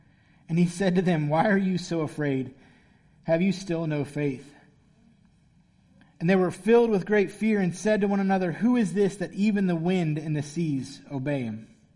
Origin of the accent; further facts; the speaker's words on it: Florida, United States; I'm from Florida, I guess. Like that's the best I can tell you. That's where I was born. That's where I spent most of my childhood.